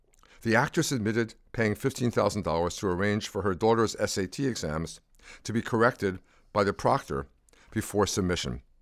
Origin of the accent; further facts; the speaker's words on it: Philadelphia, Pennsylvania, United States; Growing up in Philadelphia, I often went with classmates to Independence Hall